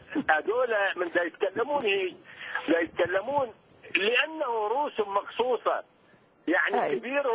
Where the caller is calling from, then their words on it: Iraq; ومع تحياتي إليك وأنا من العراق